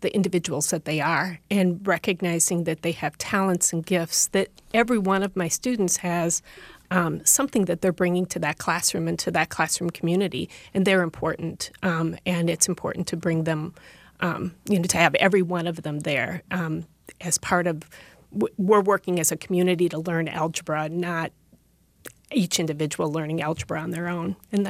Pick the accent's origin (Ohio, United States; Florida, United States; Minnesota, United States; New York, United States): Minnesota, United States; Bloomington; I grew up in Bloomington, Minnesota, and went to a very large high school.